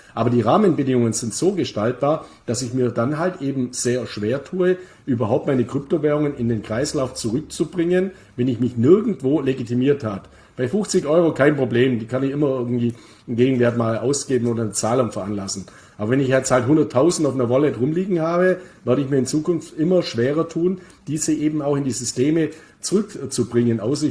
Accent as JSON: {"language": "German", "region": "Bavaria", "country": "Germany", "said": "meine Heimat Bayern ist ja auch eine Totalkatastrophe"}